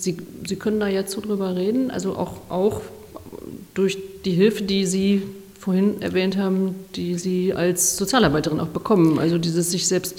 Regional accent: West Germany, Germany; ich komme aus dem Westen

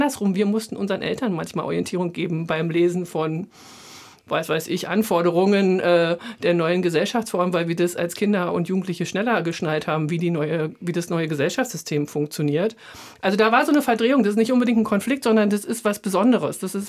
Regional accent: East Germany, Germany; für mich als Ostdeutsche eine Zumutung, ehrlich gesagt.

